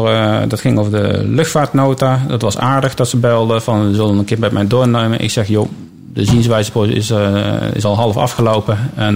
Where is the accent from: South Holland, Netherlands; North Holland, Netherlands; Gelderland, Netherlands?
Gelderland, Netherlands; Nee, ik ben in Gelderland opgegroeid.